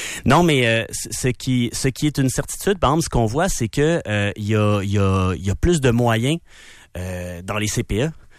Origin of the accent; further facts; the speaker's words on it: Quebec City, Quebec, Canada; Mon père est italien. Ma mère vient de Shawinigan. Moi, j'ai grandi à Québec, à Sainte-Foy. J'ai étudié un peu à Lévis au cégep. Après ça, je suis revenu sur la rive nord. J'habite le centre-ville depuis longtemps. Là, j'habite Limoilou.